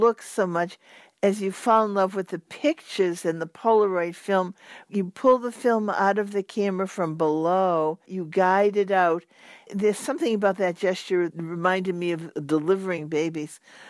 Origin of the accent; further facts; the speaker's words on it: Boston, Massachusetts, United States; I was born right here in Boston in a Jewish neighborhood. It was a real sort of shtetl where everybody knew everybody else and everybody knew everybody's business.